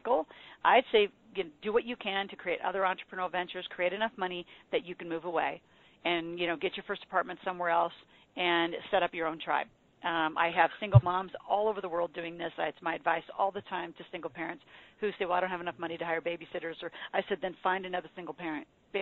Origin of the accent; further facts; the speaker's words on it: Nebraska, United States; hey, I'm from Nebraska.